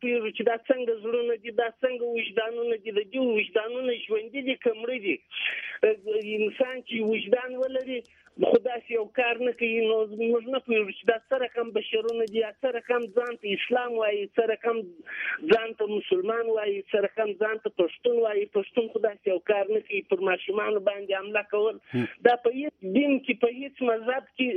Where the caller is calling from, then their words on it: Kerman Province, Iran; د ایران په کرمان کې یم، په جنوبي شرق کې.